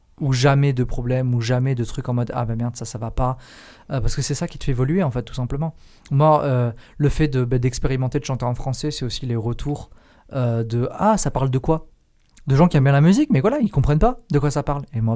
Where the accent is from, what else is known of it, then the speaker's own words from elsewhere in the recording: Perpignan, Occitanie, France; Alors moi, je ne suis pas de Grenoble à la base. Moi, je viens du sud de Perpignan. Donc vraiment Pyrénées-Orientales.